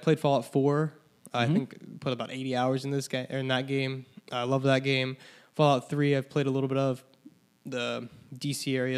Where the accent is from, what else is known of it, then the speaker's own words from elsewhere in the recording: Martinsburg, West Virginia, United States; even if you know I'm from Martinsburg, but you're from Charleston.